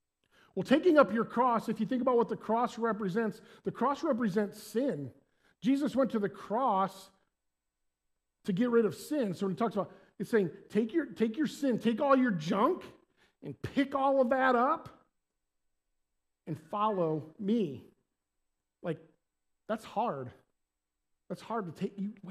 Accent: Bremen, Indiana, United States; I'm from Bremen, Indiana, which is about a half hour here, a little farming community.

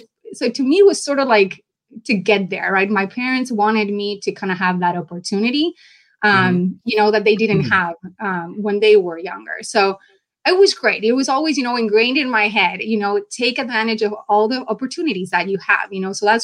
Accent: Buenos Aires, Argentina; Well, you know, I grew up in South America in Buenos Aires, Argentina. So I would describe really my family as a struggling middle class.

